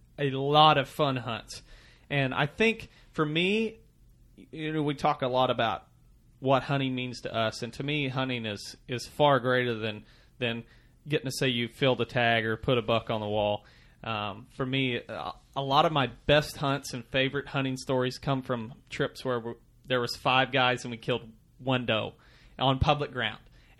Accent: Missouri, United States; I grew up in Missouri. We're still out of Missouri.

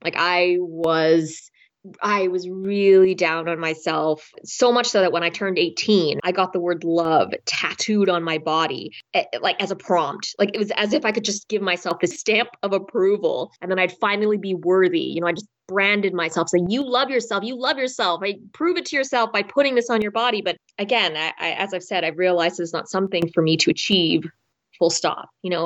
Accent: Winnipeg, Manitoba, Canada; born there; My parents are from China, but I was born in Winnipeg, Manitoba, one of the coldest places on the planet. But the people there are really warm.

